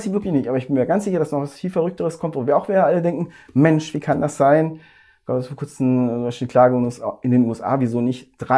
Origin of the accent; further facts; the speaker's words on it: West Germany, Germany; aber ich bin Wessi als wir im Westen, sage ich.